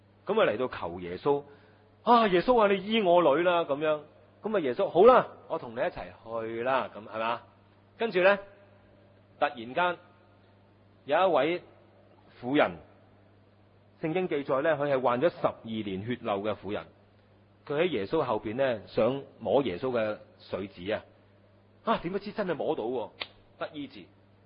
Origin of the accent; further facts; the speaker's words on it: China; 我哋中國人有句成語呀，塞翁失馬焉知非福呀。